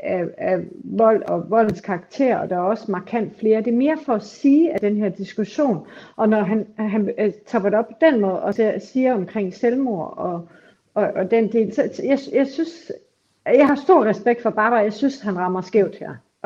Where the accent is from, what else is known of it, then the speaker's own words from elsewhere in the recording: Aarhus, Central Denmark Region, Denmark; jeg har også været mødt i Aarhus, hvor jeg kommer fra.